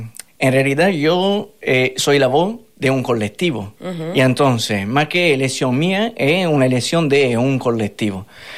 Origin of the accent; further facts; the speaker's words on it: Italy; Spanish is a second language; now in Fuerteventura, Spain; aunque soy italiano y se entiende seguramente de la intonación